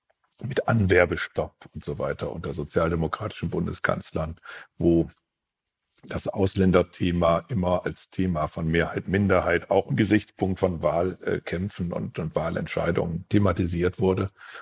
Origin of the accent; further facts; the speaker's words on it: Osnabrück, Lower Saxony, Germany; in meiner Heimatstadt Osnabrück